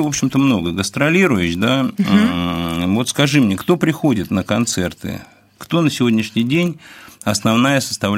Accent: Moscow, Russia; хотя я москвич и вырос здесь, и живу, и буду жить всегда.

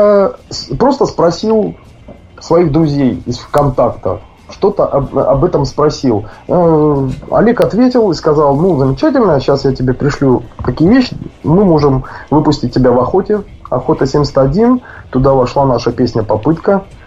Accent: Stavropol, Stavropol Krai, Russia; now in Smolensk Oblast, Russia; Вообще, у меня родной город – это Ставрополь.

